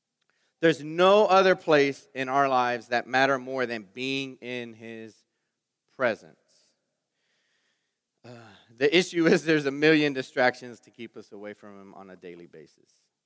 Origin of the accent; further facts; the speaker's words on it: Houston, Texas, United States; We're from Houston. We know what slowing it down looks like.